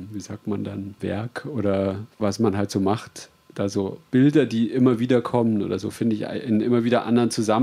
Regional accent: Germany; weil ich als Deutscher, der Englisch singt, sehr viel limitierteres Vokabular habe

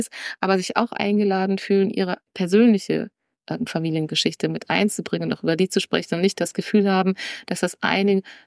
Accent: Canada; sondern das gehört zu uns als Kanadier so.

